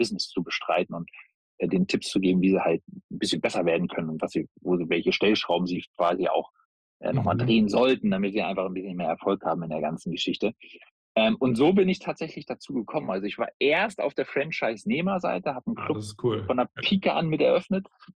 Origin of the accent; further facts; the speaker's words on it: Peine, Lower Saxony, Germany; Also ich komme ja ursprünglich aus Peine quasi, ne? In Niedersachsen.